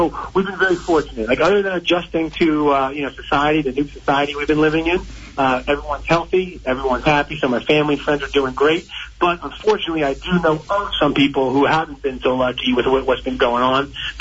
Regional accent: Cedar Knolls, New Jersey, United States; also born or lived in Morris Plains; now in Morristown, United States; Yeah, so I grew up in Cedar Knolls, one town over. I went to Whippany Park High School. And then I lived in Morris Plains for many years.

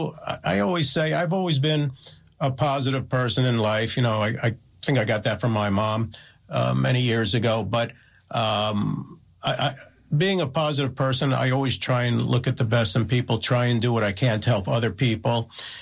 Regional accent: Passaic, New Jersey, United States; We grew up in Passaic, and, you know, she had some battles where she needed to.

